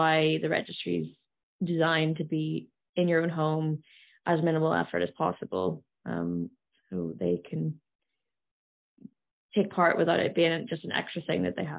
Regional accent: Ireland; I mean, I'm from Ireland

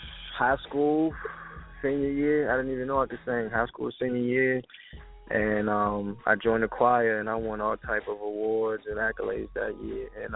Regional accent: Virginia, United States; now in Atlanta, United States; I've been here for about 6 months now here in Atlanta, and I came from Virginia

